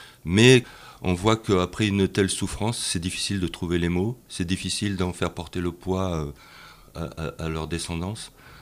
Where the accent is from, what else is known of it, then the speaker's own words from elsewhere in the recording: France; un peu à travers le monde et notamment bon, chez nous en France